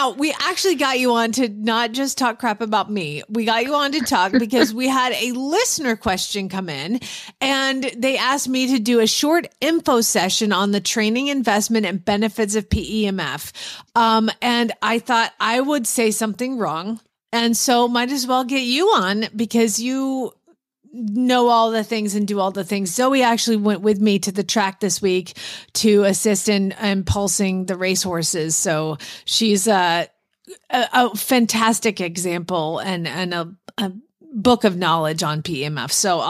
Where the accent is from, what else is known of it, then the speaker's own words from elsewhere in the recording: Oklahoma, United States; And I walked in and we were just chatting and I said, I'm from Oklahoma.